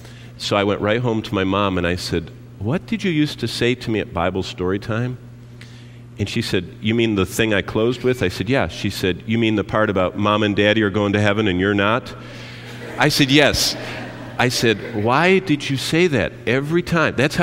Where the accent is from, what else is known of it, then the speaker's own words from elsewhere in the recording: Michigan, United States; It was my privilege to be born and raised in Michigan. That's where I met the Lord Jesus Christ in 1962.